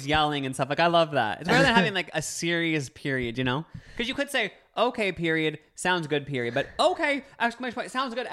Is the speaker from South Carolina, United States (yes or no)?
no; Sevierville, Tennessee, United States; I was born and raised in … hometown. And she went to high school with my grandma.